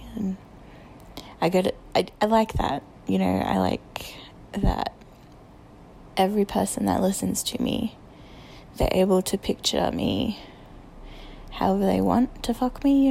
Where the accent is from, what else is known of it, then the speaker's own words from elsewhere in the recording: Australia; accent: Australian; originally that's just because I'm like self-conscious about my accent. I know people like Australian accents